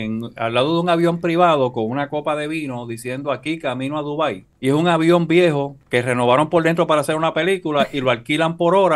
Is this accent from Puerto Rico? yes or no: yes; Puerto Rico; yo no soy ni ruso, ni soy alemán. Yo soy boricua.